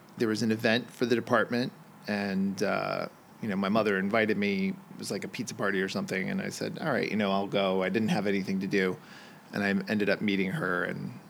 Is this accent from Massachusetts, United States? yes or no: yes; Somerville, Massachusetts, United States; now in New Jersey, United States; Massachusetts. Somerville.